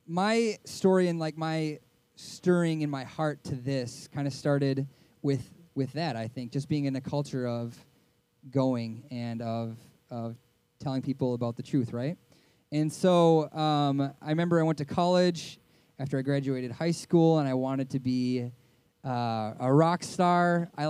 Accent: Coon Rapids, Minnesota, United States; I grew up here in Minnesota. Coon Rapids, Minnesota is where I grew up, middle school, high school.

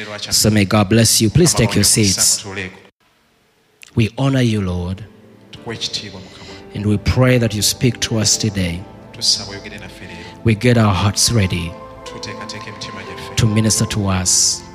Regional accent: Kampala, Central Region, Uganda; I don't come from Sweden. I come from Uganda.

